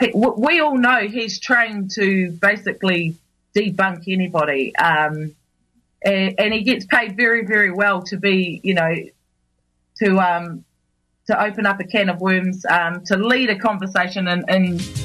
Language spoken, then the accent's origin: English; Ngaruawahia, Waikato, New Zealand; also born or lived in Hamilton; I'm from the Waikato, right? So I was born in Hamilton and raised in a little town called Ngarawahia until I was seven years of age.